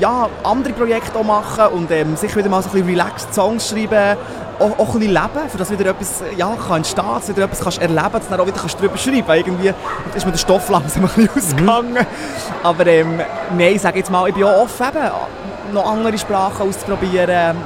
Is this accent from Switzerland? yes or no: yes; Switzerland; accent: Swiss German; first language Swiss German; dass ich jemals wieder Schweizerdeutsch singe, obwohl es meine Muttersprache ist